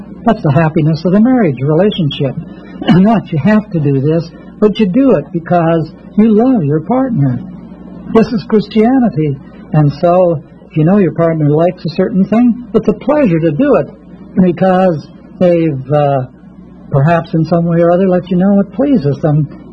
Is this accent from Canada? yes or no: yes; Canada; As you, most of you know, I come from Canada.